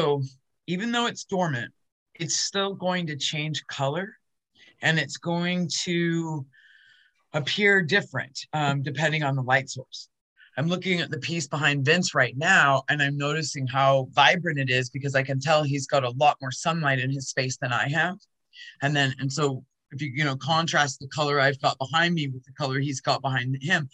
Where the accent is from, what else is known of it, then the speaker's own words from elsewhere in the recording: Ontario, Canada; also born or lived in Des Moines, Iowa; now in Kansas City, United States; Well, I was born in Des Moines, Iowa. Moved a lot growing up. Ended up graduating from high school in Ontario, Canada. Didn't come to Kansas City until 1999.